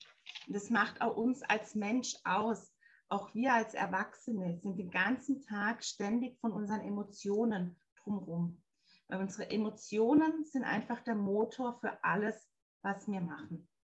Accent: Baden-Württemberg, Germany; Ich komme aus dem Schwarzwald und bin selbst Mama von zwei Mädels.

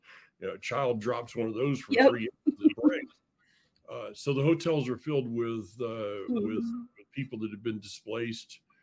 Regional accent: Southern United States, United States; I am from the South, so I can say things like that.

